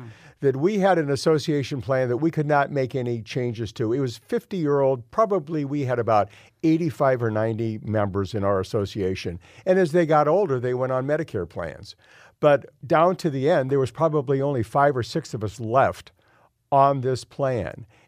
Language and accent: English; Denver, Colorado, United States; I'm from Denver, Colorado, and I've lived here for 42 years.